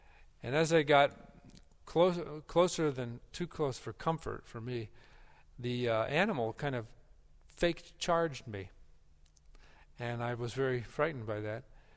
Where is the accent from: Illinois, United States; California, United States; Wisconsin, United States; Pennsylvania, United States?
Wisconsin, United States; now in Texas, United States; When I moved to Texas from Wisconsin, I realized that people wore flip-flops in Texas as a matter of surviving the heat.